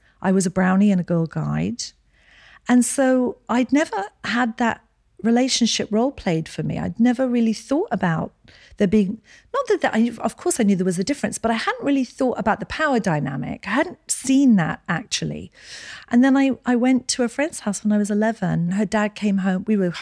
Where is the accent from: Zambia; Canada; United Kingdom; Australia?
United Kingdom; Edinburgh, Scotland; born there; So I was born in Edinburgh, Scotland. I'm the youngest of four girls.